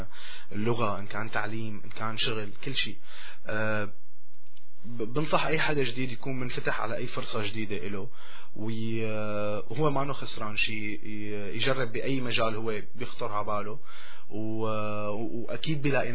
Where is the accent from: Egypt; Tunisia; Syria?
Syria; أول ما يعرفوا أني من سوريا